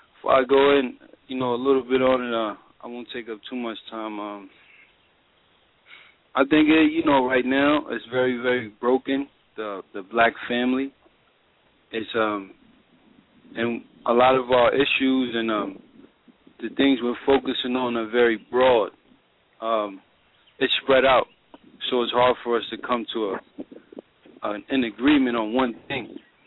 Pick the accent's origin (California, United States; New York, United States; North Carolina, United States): New York, United States; now in Georgia, United States; I'm from New York, but I'm currently residing in Georgia right now.